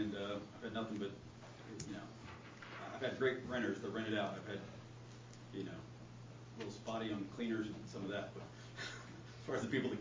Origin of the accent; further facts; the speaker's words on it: Fordland, Missouri, United States; I'm from Fordland area and I wanted to give my kids the outside, you know, adventure that I had